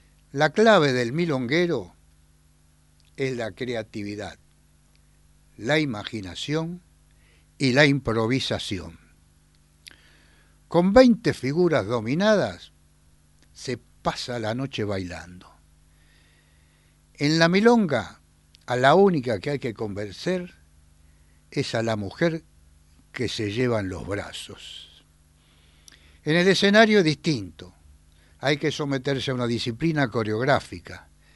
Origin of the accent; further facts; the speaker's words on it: Buenos Aires, Argentina; Yo nací en Mataderos, pero me crié en Villa Pueyrredón.